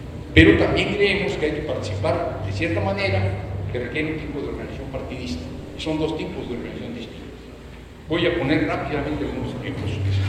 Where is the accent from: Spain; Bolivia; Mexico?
Mexico; Tabasco; que yo sea de Tabasco, pero voy a estar aquí